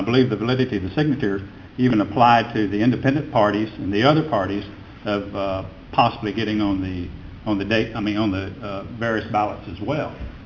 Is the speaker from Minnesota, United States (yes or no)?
no; Houston, Texas, United States; from Houston